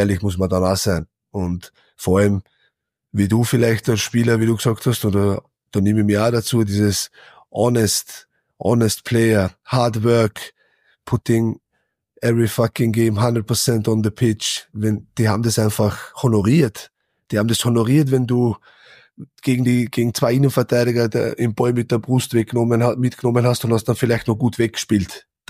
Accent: Austria; now in England; wie schwierig das ist, das in England zu schaffen als Österreicher.

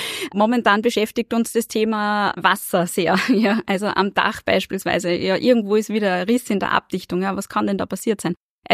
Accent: Upper Austria, Austria; Wir sind da als Oberösterreicher auch ganz stark unterwegs

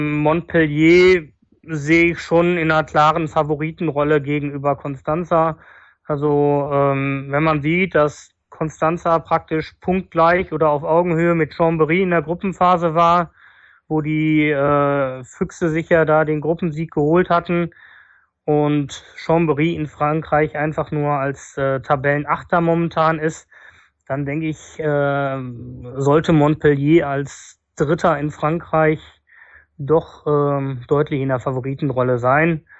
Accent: Cologne, North Rhine-Westphalia, Germany; Alles bloß nicht nach Düsseldorf, wäre mein Vorschlag als Kölner.

